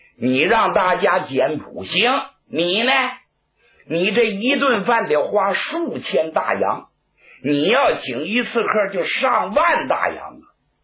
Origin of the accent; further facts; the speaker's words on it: China; 我们是中国人呐，炎黄的子孙呐，首先我们要知礼，懂得廉耻